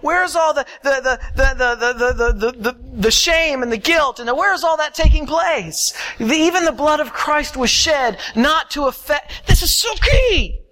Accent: the South, United States; I come from the South, back East. I grew up in a very Baptist environment. Not Anabaptist, Baptist.

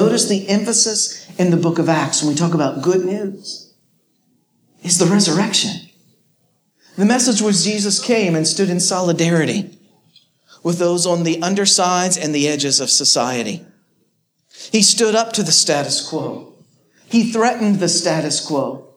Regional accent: the South, United States; I'm from the South, back on the East Coast. So I need you to speak up this morning.

